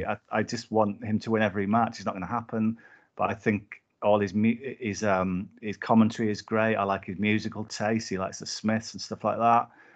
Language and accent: English; Whitehaven, North West England, United Kingdom; I grew up in Whitehaven in Cumbria